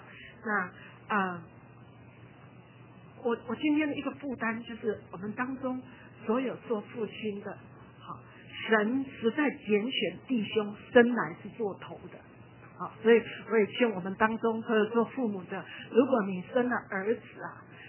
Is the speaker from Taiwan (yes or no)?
yes; Taiwan; 就像我们从小在台湾读书一样，所有读书是为着联考，是为着联考